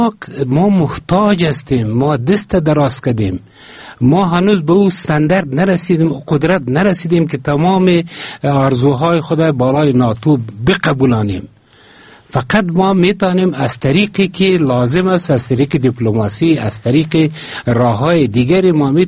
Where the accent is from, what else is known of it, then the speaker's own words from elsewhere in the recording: Afghanistan; ما افغان هستیم